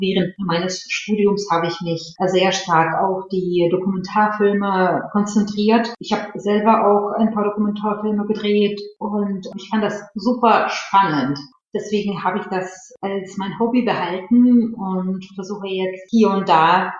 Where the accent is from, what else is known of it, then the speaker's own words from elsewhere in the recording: Russia; first language Russian; German is a second language; komme ich ursprünglich aus Russland und meine Muttersprache ist Russisch, die ich auch wunderbar beherrsche.